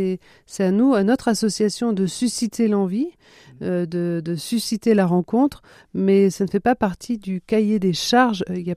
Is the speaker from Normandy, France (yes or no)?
no; Flavigny-sur-Ozerain, Bourgogne-Franche-Comté, France; Alors, je suis pas du Loiret, mais de Côte d'Or, voilà, en Bourgogne